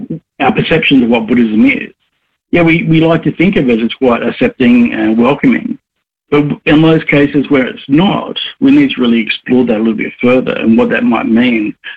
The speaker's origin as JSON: {"language": "English", "town": "Newcastle", "region": "New South Wales", "country": "Australia", "tie": "born or raised there", "said": "I grew up in Newcastle"}